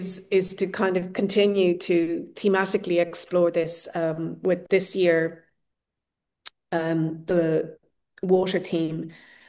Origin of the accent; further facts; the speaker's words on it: Ireland; I had been also returning to the village that I grew up in Ireland